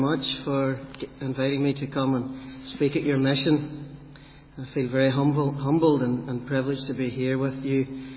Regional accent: Ballymena, Northern Ireland, United Kingdom; born there; I was born in the Waveney Hospital, Ballymena, County Antrim, on the 8th of July 1981.

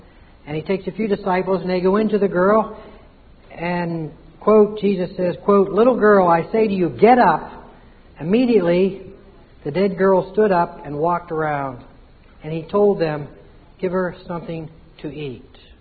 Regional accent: West Virginia, United States; accent: West Virginia; forget my Virginia accent, West Virginia accent

